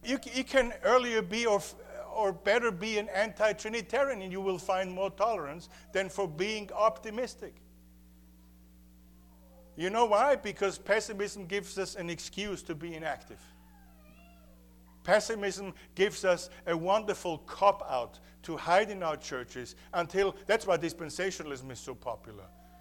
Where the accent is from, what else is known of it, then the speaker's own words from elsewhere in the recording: Austria; See, I was one of them. I grew up in Austria. I'd never heard the gospel until I was 16 or 17 through American missionaries, so I owe this country.